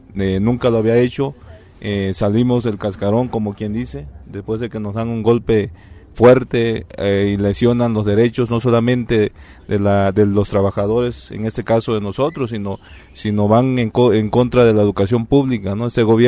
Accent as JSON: {"language": "Spanish", "region": "Veracruz", "country": "Mexico", "said": "Venimos del estado de Veracruz."}